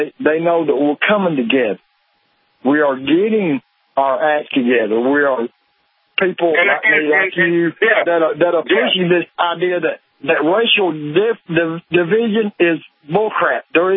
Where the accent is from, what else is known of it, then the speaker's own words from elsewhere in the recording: New York, United States; I got an aunt who moved to New York. I'm Italian from New York.